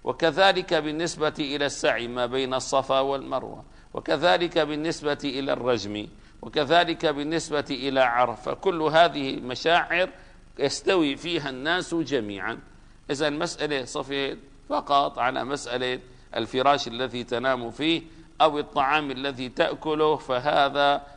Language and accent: Arabic; Damascus, Damascus Governorate, Syria; مثلا عندنا في دمشق